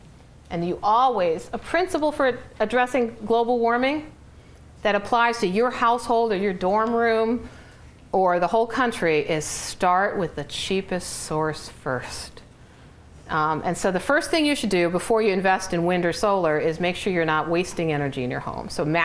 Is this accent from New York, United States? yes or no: yes; New York, United States; I grew up in New York, and let me tell you, rainy New Jersey and cloudy New Jersey.